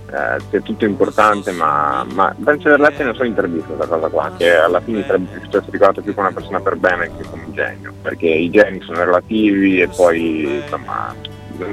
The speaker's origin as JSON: {"language": "Italian", "town": "Pietrasanta", "region": "Tuscany", "country": "Italy", "tie": "born there", "lives_now": "Milan, Italy", "said": "sono nato a Pietrasanta, in Toscana, non ho proprio nulla del milanese doc, ho solo, però molto innamorato di Milano, come tutti i pseudo milanesi."}